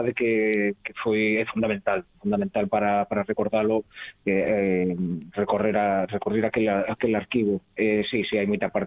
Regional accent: Vigo, Galicia, Spain; porque eu son de Vigo

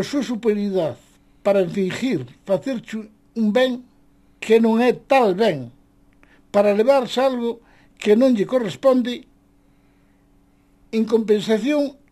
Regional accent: Neda, Galicia, Spain; also born or lived in Villalba; Bueno, nativo son de Villalba, pero eu me criei no concello de Neda.

